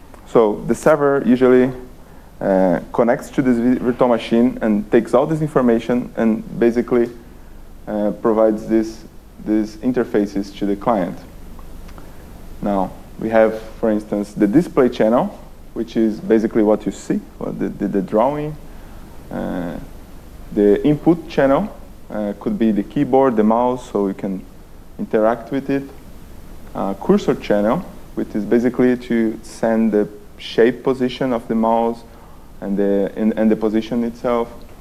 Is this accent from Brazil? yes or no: yes; Brazil; now in Czech Republic; I was born and raised in Brazil, sunny Brazil, and I came all the way to Czech Republic to work on this project for Red Hat. It's been almost 3 years now